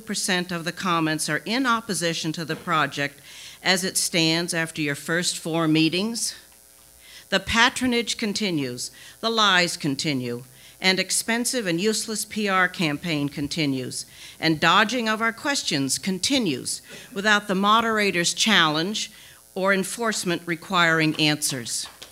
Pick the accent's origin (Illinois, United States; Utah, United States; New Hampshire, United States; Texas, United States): New Hampshire, United States; Holderness; from Holderness and live on the right-of-way. I'm one of the three Grafton County Commissioners